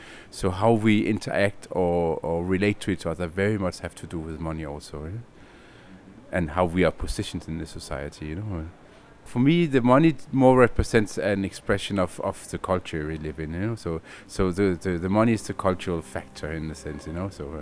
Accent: Copenhagen, Capital Region of Denmark, Denmark; from Copenhagen, Denmark, and I am a conceptual artist

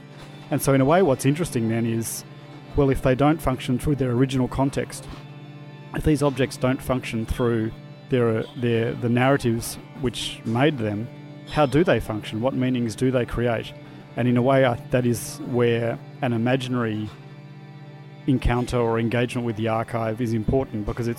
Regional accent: Australia; now in Italy; Coming from Australia, the relationship to the past is very different.

